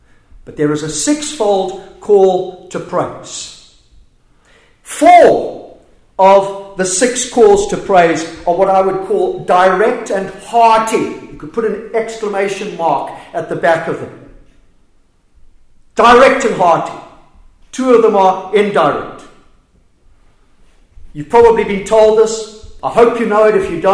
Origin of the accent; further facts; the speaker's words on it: Zimbabwe; born there; also born or lived in Southern Africa; You can tell I'm an Antipodean. I'm actually Southern African. Not South African, I was born in Zimbabwe.